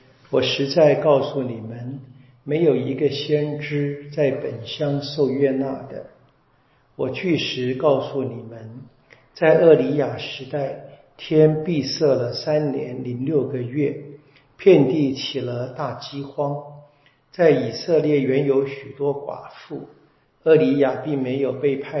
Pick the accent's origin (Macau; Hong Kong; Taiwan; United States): Taiwan; 我们台湾人喜欢说的不爽，就很难。